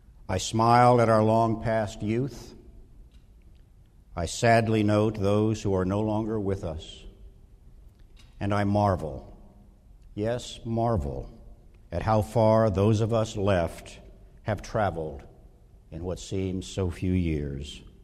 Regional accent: the South, United States; I am not a Midwesterner by birth. I am, in fact, a son of the South, though the accent has long since left me.

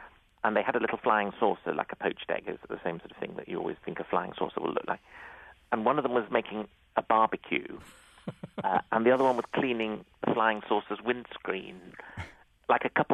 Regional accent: United Kingdom; to me as a Brit, it's a slightly unknown world

